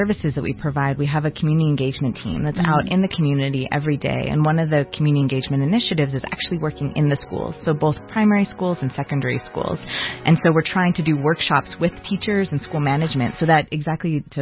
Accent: Los Angeles, California, United States; now in South Africa; I'm from Los Angeles originally.

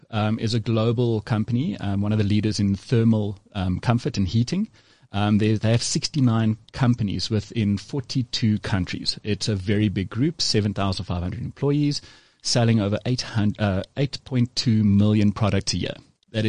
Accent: South Africa; So the rest, we're all South African

